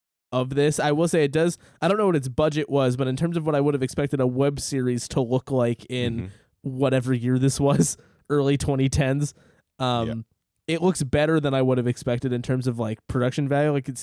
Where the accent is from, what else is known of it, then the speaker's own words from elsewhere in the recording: Canada; the problem is I'm Canadian, but you're making jokes about Canada that I don't even understand.